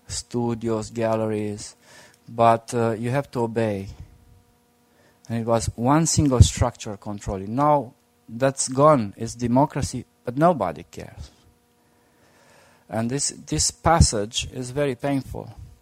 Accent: Sibiu, Sibiu County, Romania; also born or lived in Iași / Oradea; now in Bucharest, Romania; I'm not from Bucharest. I'm from a city in Transylvania called Hermannstadt, Sibiu. And this is a half German city. Then I did my study in the east part in Iași, and I got a job in the west part in Oradea. And now I'm in Bucharest, in the capital.

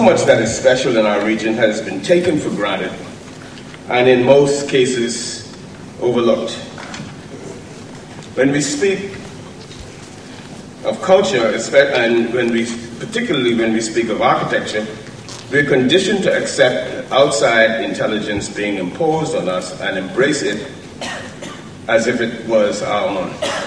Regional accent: Bahamas; I come from the Bahamas, and we're often described as a small island state, when in fact we're a nation of 700 even smaller islands with a total population of just over 300,000 people.

